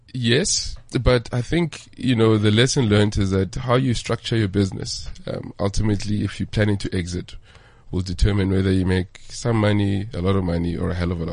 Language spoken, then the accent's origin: English; Soweto, Gauteng, South Africa; I was born in Soweto, at Deep Kloof Clinic. Grew up, so Orlando East, Deep Kloof.